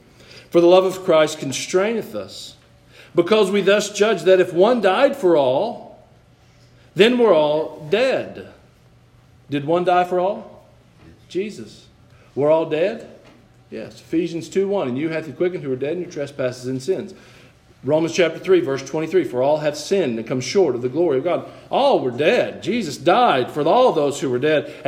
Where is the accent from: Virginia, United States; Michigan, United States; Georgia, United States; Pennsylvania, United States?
Georgia, United States; I grew up in Georgia, not too far from Augusta, Georgia.